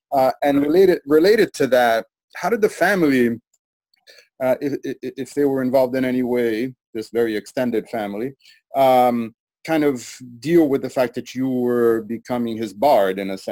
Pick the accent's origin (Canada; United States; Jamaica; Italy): Italy; And I remember growing up in Italy